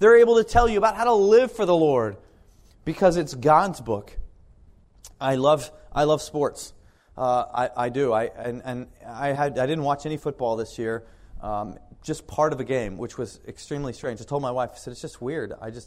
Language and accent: English; Kansas, United States; now in Florida, United States; and I grew up in Kansas, and so I hated the Denver Broncos.